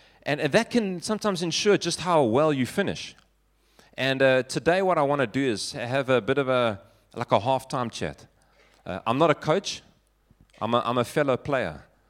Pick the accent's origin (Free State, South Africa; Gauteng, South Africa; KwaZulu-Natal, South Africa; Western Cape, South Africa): Gauteng, South Africa; Johannesburg; I'm born and bred in Joburg.